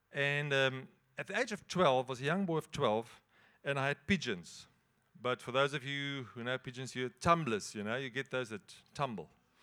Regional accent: Queenstown, Eastern Cape, South Africa; we're from Queenstown in the Eastern Cape.

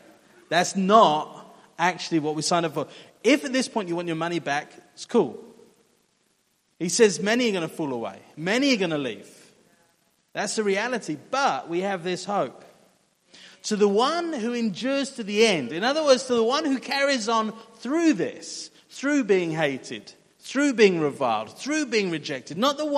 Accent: England, United Kingdom; so in England, I grew up in England

